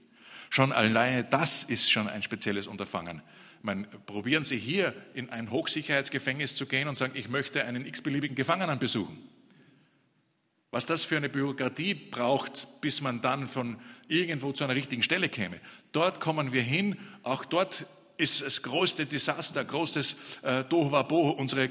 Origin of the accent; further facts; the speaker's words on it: Austria; Weil was soll ich als Österreicher bei einem Türken